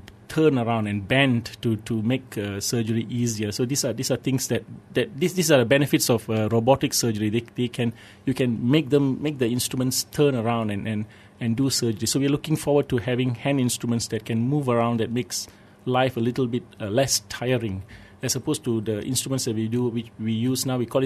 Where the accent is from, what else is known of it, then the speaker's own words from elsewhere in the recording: Malacca, Malaysia; I'm from Malacca, so it's Malacca